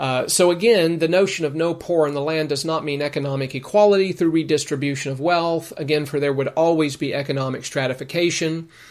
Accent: Las Vegas, Nevada, United States; My house, my apartment where I grew up in Las Vegas, we were poor, but my mom loved to bake

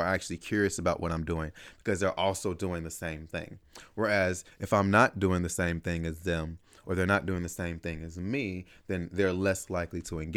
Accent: Chicago, Illinois, United States; I'm from Chicago. My business partner is from St. Louis.

